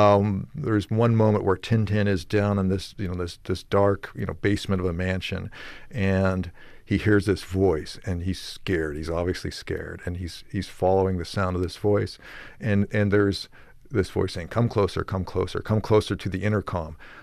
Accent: Bethesda, Maryland, United States; I grew up in Bethesda, Maryland, outside of Washington, D.C.

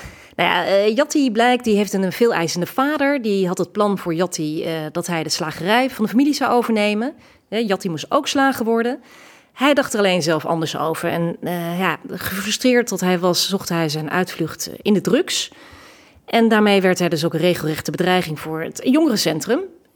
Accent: Nijverdal, Overijssel, Netherlands; Ik ben opgegroeid in Nijverdal, vlakbij Raalte.

